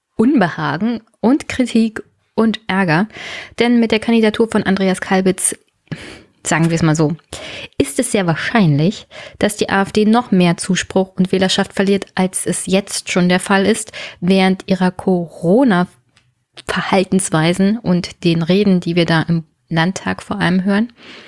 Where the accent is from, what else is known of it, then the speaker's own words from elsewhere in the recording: Brandenburg, Germany; als Brandenburgerin